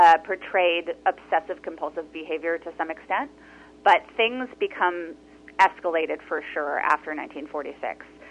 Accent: Los Angeles, California, United States; I grew up in Los Angeles in the 80s.

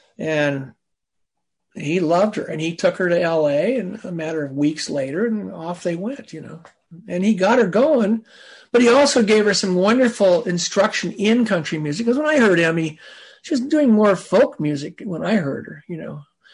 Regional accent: California, United States; Growing up in California, we have no humidity, and I'd have it perfectly straight.

